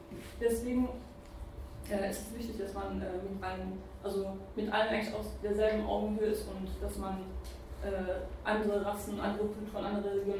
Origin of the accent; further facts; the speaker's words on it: Turkey; moved away; Weil ich soll zuerst den Muslimen in der Türkei helfen, wo ich herkomme.